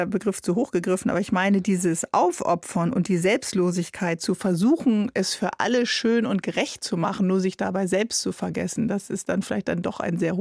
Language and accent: German; Northern Germany, Germany; als Norddeutsche darf ich es natürlich nicht vergessen